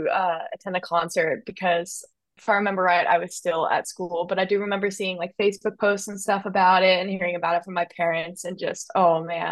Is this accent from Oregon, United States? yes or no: yes; Athena, Oregon, United States; now in Eugene, United States; I grew up in Athena and it has been really strange to move to the big city in my mind in Eugene